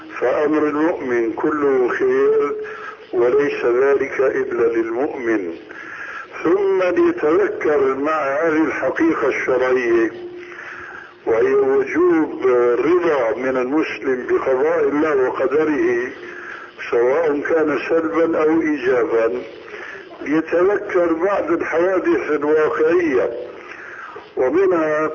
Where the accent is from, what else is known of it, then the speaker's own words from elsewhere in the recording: Syria; هيك كما يقولون عندنا في سوريا حتى أرجان نجوم السماء في وضع النهار